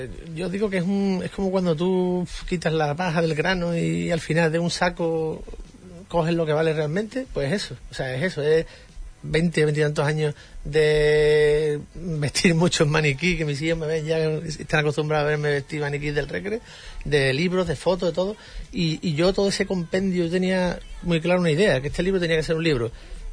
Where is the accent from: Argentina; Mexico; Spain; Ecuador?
Spain; Huelva, Andalusia; also born or lived in Minas de Río Tinto / La Palma del Condado; tengo sangre berrocaleña, nací en Minas de Río Tinto, viví hasta los 10 meses en La Palma del Condado, mi mujer de Valverde, o sea que yo digo siempre que soy de Huelva capital como el que nació en la Plaza de las Mojas